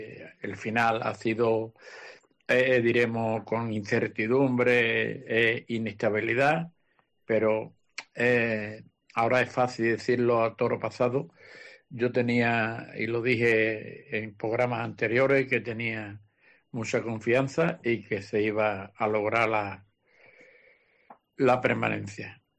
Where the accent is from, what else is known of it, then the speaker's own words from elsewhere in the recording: Jerez de la Frontera, Andalusia, Spain; somos todos de Jerez y somos conocidos